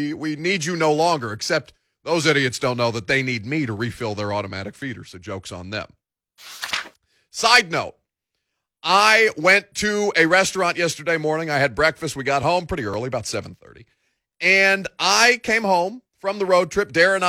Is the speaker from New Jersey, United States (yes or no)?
no; Evansville, Indiana, United States; So I took a trip to my hometown of Evansville, Indiana this weekend because I don't go see my family near enough.